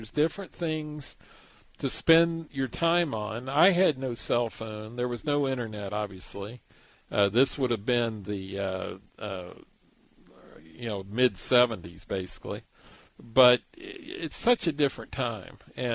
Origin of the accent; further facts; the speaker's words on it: Pasadena, California, United States; I grew up over in Pasadena